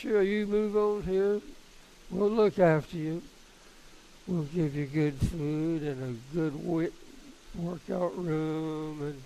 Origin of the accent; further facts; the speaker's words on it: Raleigh, North Carolina, United States; born there; also born or lived in Wilson; Born in Raleigh.